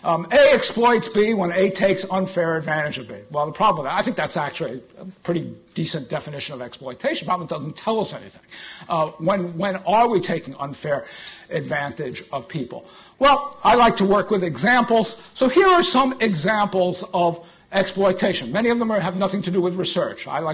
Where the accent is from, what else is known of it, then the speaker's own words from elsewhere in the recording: Vermont, United States; I come from Vermont, I still live up there, I commute down here